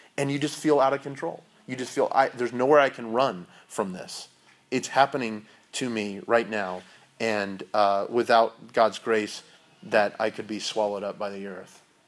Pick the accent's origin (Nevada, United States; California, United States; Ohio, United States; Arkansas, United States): California, United States; also born or lived in Texas; when I lived in Texas, I never heard thunderstorms like that. I grew up in California and I had heard thunder before, but it wasn't like that.